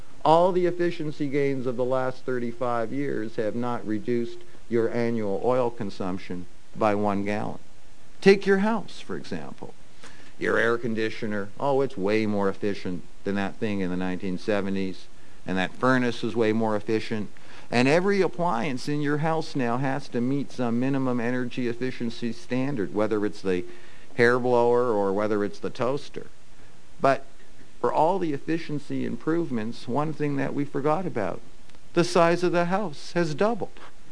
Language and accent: English; Canada; I'm a Canadian. I love skiing, you know.